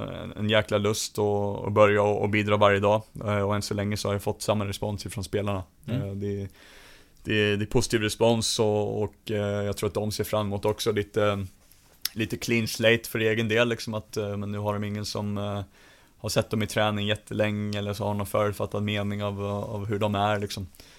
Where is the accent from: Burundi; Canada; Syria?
Canada; Ottawa, Ontario; now in Stockholm, Sweden; jag är uppvuxen i mångmiljonstad i Ottawa och bott i Stockholm här senaste åren.